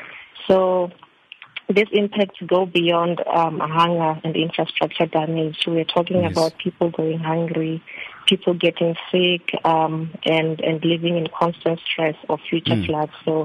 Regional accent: Thohoyandou, Limpopo, South Africa; now in Cape Town, South Africa; Originally, I am from Limpopo, in a township called Thohoyandou. But because of my academics, I've been in Cape Town for the past 3 years.

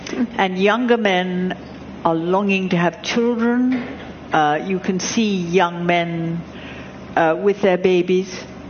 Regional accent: England, United Kingdom; born there

